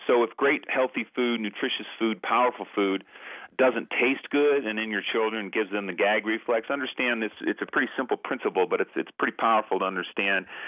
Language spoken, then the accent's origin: English; Montana, United States; I'm from Montana. I love a nice steak.